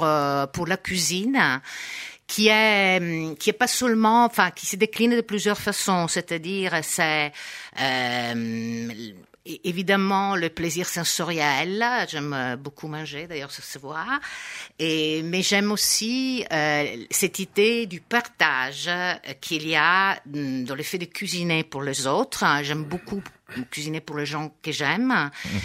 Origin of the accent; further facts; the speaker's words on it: Treviso, Veneto, Italy; French is a second language; now in Paris, France; Donc, je suis de Treviso. Je vis depuis plus de 30 ans à Paris, mais je suis très souvent en Italie.